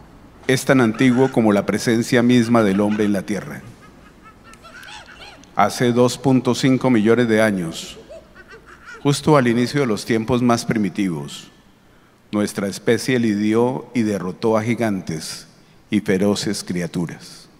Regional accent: Colombia; como un colombiano más

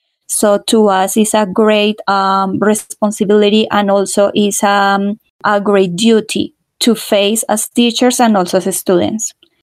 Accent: Colombia; nuestro proyecto de vida como colombianas y también como docentes de una lengua extranjera.

